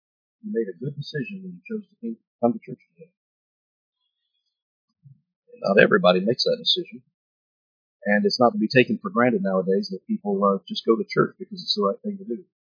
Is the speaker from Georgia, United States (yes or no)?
yes; Georgia, United States; I'm not down south anymore. Down south, you get a lot of amen. Amen. I'm from Georgia, so I ain't from around here.